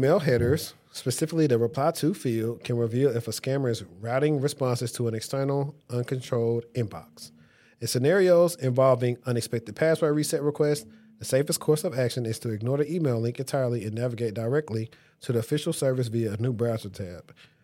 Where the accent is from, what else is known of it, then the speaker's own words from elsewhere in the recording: Cleveland, Ohio, United States; I'm from Cleveland. I can't do it like he do it.